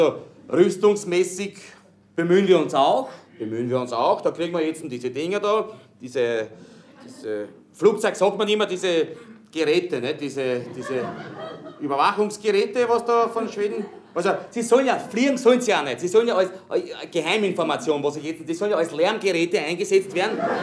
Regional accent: Austria; Und wir bemühen uns natürlich auch bei uns in Österreich verteidigungsmäßig.

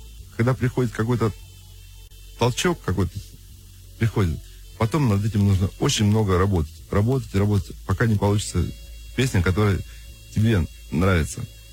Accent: Moscow, Russia; born there; Я родился в Москве, но мой отец был морским пехотинцем. Я жил все время в военных гарнизонах, на границе.

